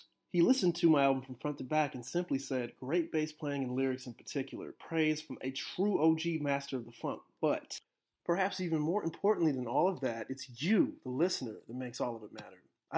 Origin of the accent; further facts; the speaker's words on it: Sacramento, California, United States; I mean, how did I get here from being a hometown boy, born and raised in Cowtown, Sacramento